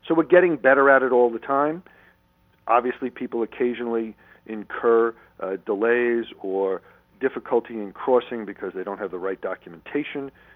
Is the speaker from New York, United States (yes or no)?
yes; New York, United States; And, you know, it's very interesting because, as you know, I grew up on Long Island.